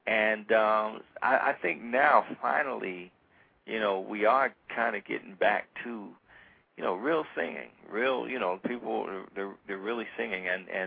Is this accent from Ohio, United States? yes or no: yes; Columbus, Ohio, United States; So Columbus, Ohio, like my home state.